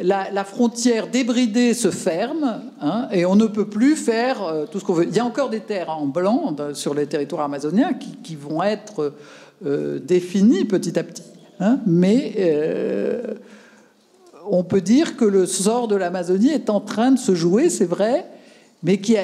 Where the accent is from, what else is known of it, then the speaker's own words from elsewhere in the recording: Hauts-de-France, France; je suis d'une vieille région industrielle, je suis du Nord de la France.